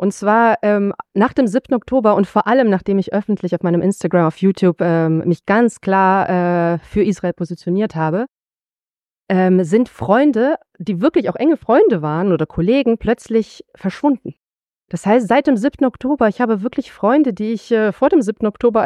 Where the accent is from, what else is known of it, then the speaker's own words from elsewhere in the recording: Germany; in meinem Land, wo ich aufgewachsen bin, also in Deutschland, wo ich geboren und aufgewachsen bin